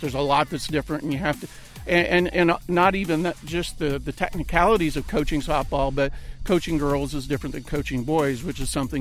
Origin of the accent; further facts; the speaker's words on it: Abingdon, Illinois, United States; Well, I grew up in Abingdon, Illinois. Went to Abingdon High School a very long time ago.